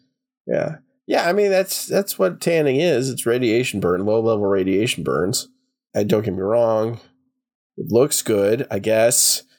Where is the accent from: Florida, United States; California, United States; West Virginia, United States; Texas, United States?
Florida, United States; Well, yeah, but I mean, we grew up in Florida